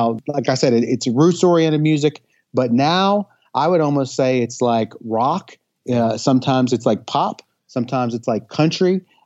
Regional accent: Smithville, New Jersey, United States; And to growing up near Smithville and Batstow, which was co-owned by General Greene.

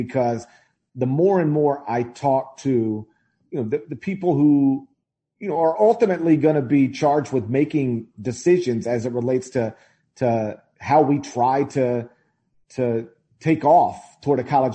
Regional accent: Tennessee, United States; It's why hospitals in my home state are starting to overwhelm.

